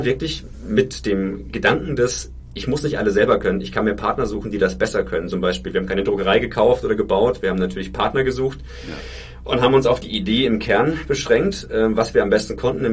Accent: Bavaria, Germany; ich komme vom Dorf, also aus Franken

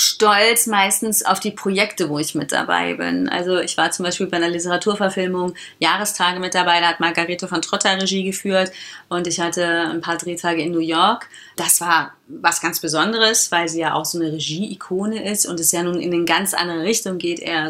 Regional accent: Cologne, North Rhine-Westphalia, Germany; wie als Kölnerin, wie Karneval ist

